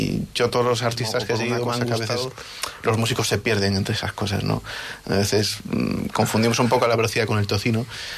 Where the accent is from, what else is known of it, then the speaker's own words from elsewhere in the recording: Galicia, Spain; accent: Celtic; also born or lived in Basque Country; yo nací en el País Vasco, me crié en Galicia, entonces tengo, aparte de que en el habla, pues un acento celta, pues también a la hora de tocar, quieras o no, pues tienes también ese deje, ¿no?